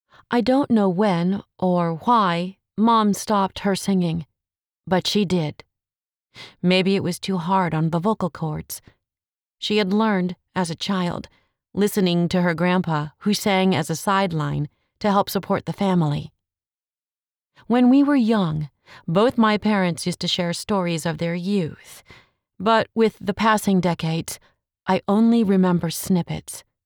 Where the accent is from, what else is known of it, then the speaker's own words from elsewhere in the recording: Ohio, United States; was a little girl growing up in Ohio, Mom used to sing Chinese opera.